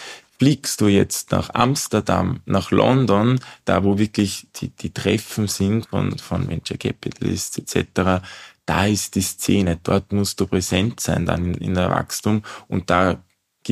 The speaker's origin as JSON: {"language": "German", "country": "Austria", "said": "Die Investoren, die jetzt für Skalierung und Startups groß machen, das sind sehr, sehr wenige bei uns in Österreich."}